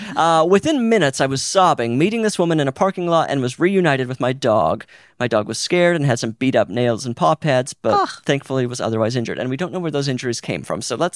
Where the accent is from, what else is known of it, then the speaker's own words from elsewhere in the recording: Utah, United States; I'm from Utah, so I'm familiar with this city.